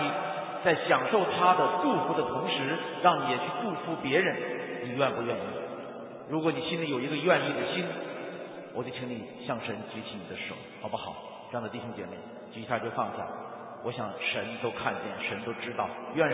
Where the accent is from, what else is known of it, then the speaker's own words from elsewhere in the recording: China; 谢谢你看得起我们中国人，拣选了我们